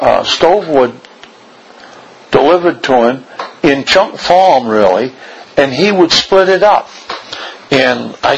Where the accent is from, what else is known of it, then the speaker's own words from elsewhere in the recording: Marlboro, United States; born there; when I was born, I was born in Marlboro, in that house, on the right hand side of the duplex.